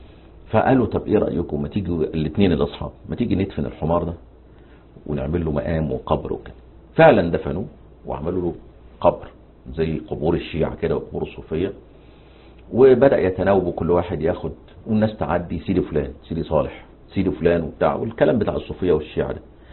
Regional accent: Egypt; احنا دافنينه سوا. مثلا عندنا في مصر

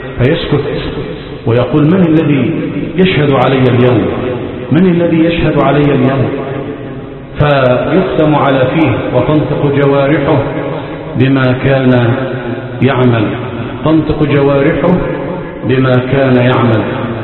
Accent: Egypt; اللهم اجعل بلادنا مصر في حفظك وأمانك،

